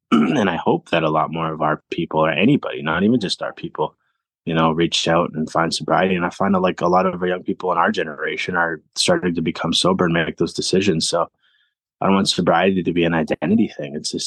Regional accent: Vancouver, British Columbia, Canada; also born or lived in Whitehorse; I was born here in Whitehorse, and then I had a medical issue as a young person, so we ended up moving to Vancouver. So I ended up living in Vancouver till about the age of 8

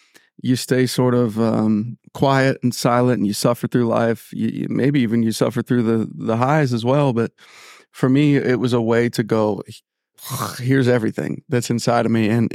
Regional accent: Franklin, North Carolina, United States; Born and raised in North Carolina. It's called Franklin, North Carolina, which is close to Asheville. Most people know Asheville.

